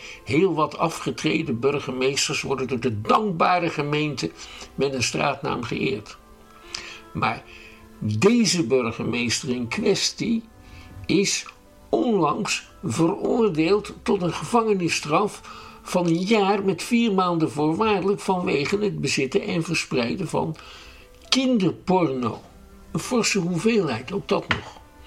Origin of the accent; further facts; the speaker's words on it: Schiedam, South Holland, Netherlands; Daar zijn we als Schiedammers best trots op.